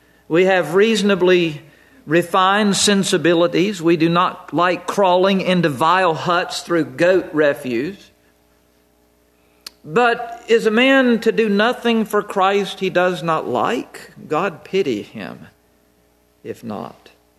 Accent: North Carolina, United States; born there; I was born in Alamance Hospital in North Carolina.

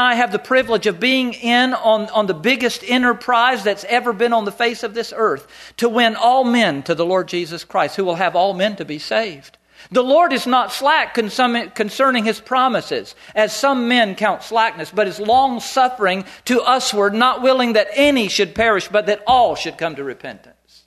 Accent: North Carolina, United States; I grew up in North Carolina. Maine is my home.

